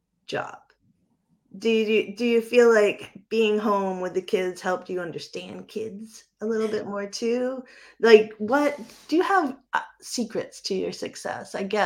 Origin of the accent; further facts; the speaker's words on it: New England, United States; I'm not you or Stephen King, but I'm from New England and I write that way.